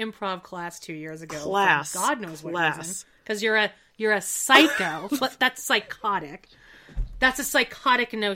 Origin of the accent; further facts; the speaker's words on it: Canada; I am Canadian